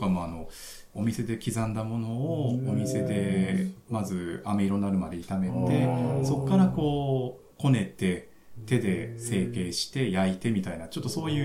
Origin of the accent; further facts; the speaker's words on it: Mobara, Chiba, Japan; うちも僕千葉の茂原市っていう本当超ど田舎の出身なんですけど